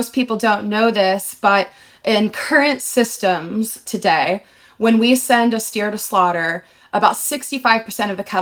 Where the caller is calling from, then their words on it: Bend, Oregon, United States; I'm calling in from Bend, Oregon